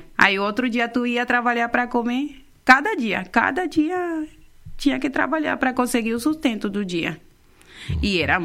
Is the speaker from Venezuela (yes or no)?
yes; Venezuela; moved away as an adult; now in Brazil; Eu saí da Venezuela com uma menina.